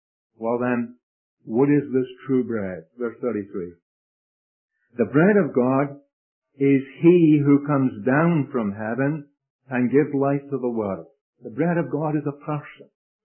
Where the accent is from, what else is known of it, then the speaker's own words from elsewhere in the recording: Scotland, United Kingdom; accent: Scottish; I say dew, you know, that's my Scottish accent.